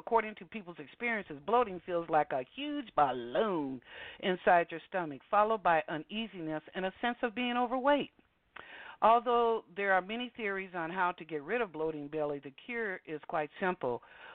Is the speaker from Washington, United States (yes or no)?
yes; Seattle, Washington, United States; Well, y'all, you know I'm from Washington, so I'm going to tell you, Seattle, Washington, we are one of the sanctuary cities.